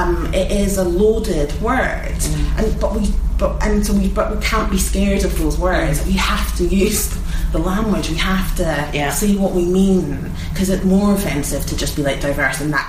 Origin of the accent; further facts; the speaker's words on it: Edinburgh, Scotland, United Kingdom; Edinburgh, Scotland.